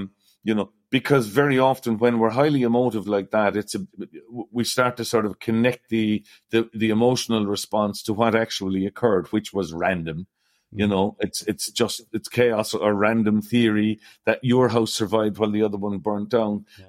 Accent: Ireland; now in Australia; I came to Australia 35 or more years ago, and from my accent, you could probably guess St. Patrick's Day used to be the biggest day of my year.

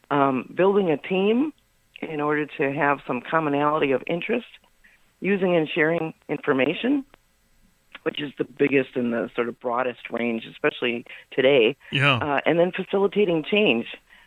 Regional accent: Engadine, Michigan, United States; I grew up in Ingadine, Inga-ringa-dingadine

